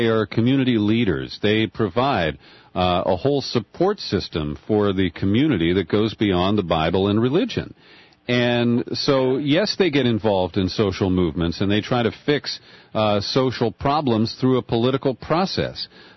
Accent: Cincinnati, Ohio, United States; my very first job in radio was at WAKW, a religious station in my hometown of Cincinnati.

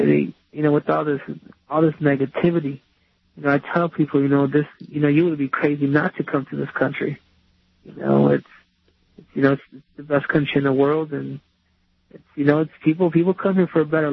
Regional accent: United States; I'm a very patriotic person. You know, I love America. I am American. I just happen to have, you know, my Mexican heritage. My Mexican roots are in Mexico.

